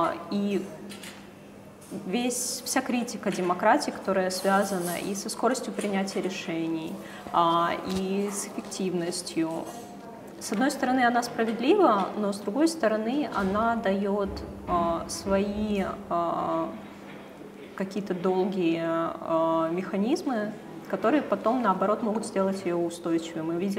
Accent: Moldova; в том числе из-за того, что я из Молдовы, я за всей этой ситуацией очень слежу.

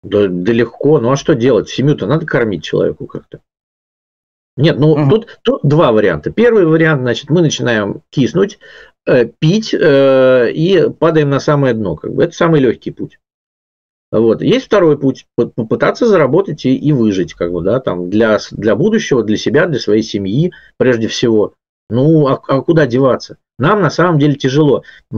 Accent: Russia; Я из России

